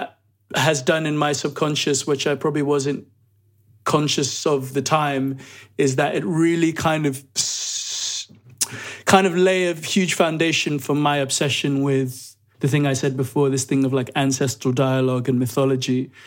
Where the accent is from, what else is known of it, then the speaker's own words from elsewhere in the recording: Nigeria; Because I grew up in Nigeria.